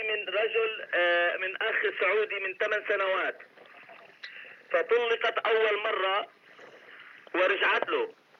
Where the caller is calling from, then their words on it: Portland, United States; من امريكا بتكلم، انه هي تطلب الطلاق، وهون مسجد الصبر، اذا سامع عن مسجد الصبر في بورتلاند